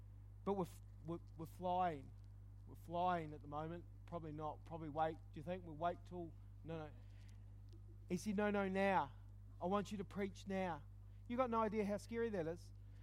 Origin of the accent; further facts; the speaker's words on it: Christchurch, Canterbury, New Zealand; I'm from Christchurch.